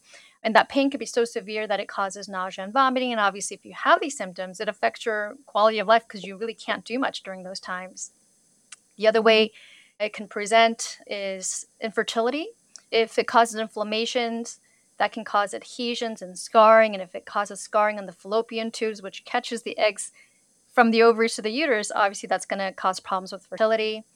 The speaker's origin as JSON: {"language": "English", "region": "California", "country": "United States", "tie": "born or raised there", "said": "I grew up in Southern California, did my training at Chicago Medical School"}